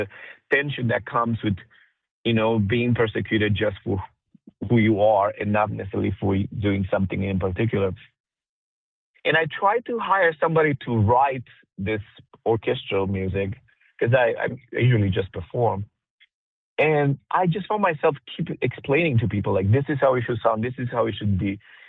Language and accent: English; Romania; My background, I'm from Romania, but ethnically I'm Romani or Gypsy.